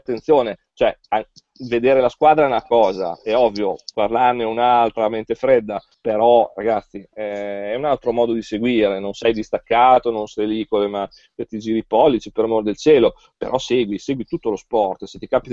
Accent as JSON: {"language": "Italian", "town": "Bologna", "region": "Emilia-Romagna", "country": "Italy", "said": "Io vengo da Bologna, Basket City per eccellenza"}